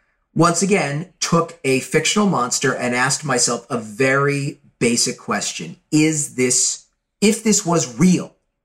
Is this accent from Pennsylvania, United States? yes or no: no; Beverly Hills, California, United States; I grew up in Beverly Hills, and the house my mother bought was this post-war ranch-style home